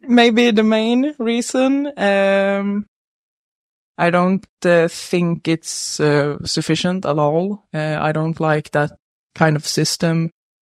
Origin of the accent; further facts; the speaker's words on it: southern Sweden, Sweden; English is a second language; I come from Sweden, southern parts of Sweden, and I'm 29 years old.